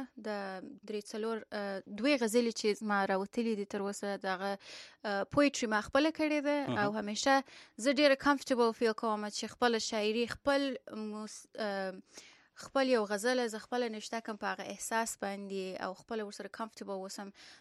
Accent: Kabul, Afghanistan; also born or lived in Kandahar; now in United States; زه په اصلا د افغانستان یم، د کندهار په سر کې زیږیدلې یم او کندهار کې یو څو کال په کندهار کې وم، الته مکتب ویلې دي، بیا کابل کې مې مکتب خلاص کړی دی او په 2007 کې رالم یونایټډ سټیټس ته

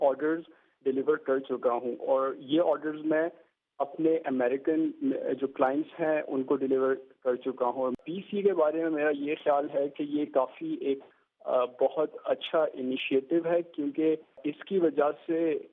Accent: Islamabad, Islamabad Capital Territory, Pakistan; اور میں اسلام آباد پاکستان سے ہوں.

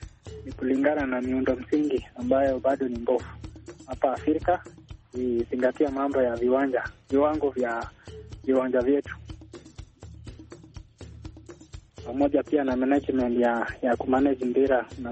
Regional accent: Kenya; natoka Kenya.

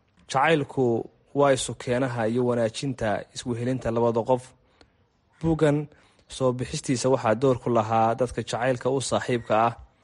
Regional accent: Hargeisa, Woqooyi Galbeed, Somalia; Waxa aan ku dhashay oo ku barbaaray magaalada Hargeysa

